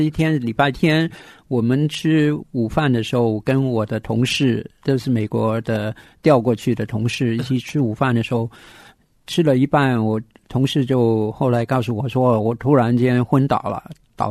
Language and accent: Chinese; Hong Kong; 因为我是在香港长大的，所以我对香港的医疗各方面的比较有点认识